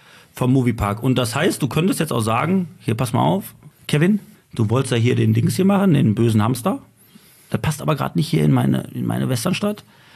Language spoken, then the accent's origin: German; Bottrop, North Rhine-Westphalia, Germany; Ich komme aus Bottrop